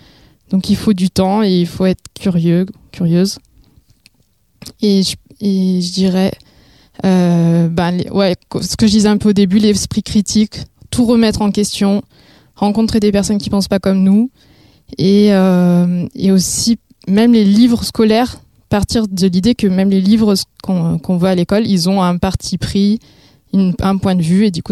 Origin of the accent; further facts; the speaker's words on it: Saint-Étienne, Auvergne-Rhône-Alpes, France; J'ai 32 ans, je suis originaire de Saint-Étienne et là, j'habite la vallée de l'Ondaine, donc pas loin.